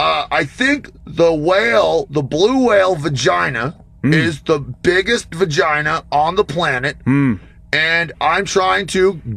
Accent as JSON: {"language": "English", "region": "Washington, D.C. area", "country": "United States", "tie": "born or raised there", "said": "I was took the form of a pimply-faced little suburbanite in the suburbs of Washington, D.C., where I grew up on Jay Adams and Tony Alva."}